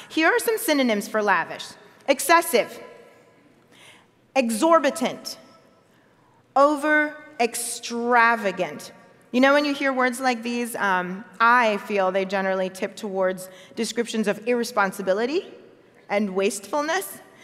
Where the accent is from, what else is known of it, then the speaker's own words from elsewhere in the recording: United States; born there; Now, I am Nigerian, I am Igbo. And one of the best presents my parents gave me was to have me be able to speak Igbo. They taught it to me. I'm first generation American, so I was born here in the States.